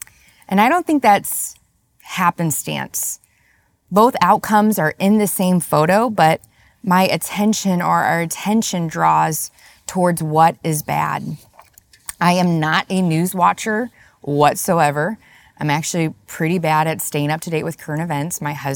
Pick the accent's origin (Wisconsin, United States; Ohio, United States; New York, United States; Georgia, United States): Wisconsin, United States; also born or lived in Missouri / Indiana; Now, I'm from the Midwest. I was born and raised in Wisconsin, lived many years in Missouri and Indiana.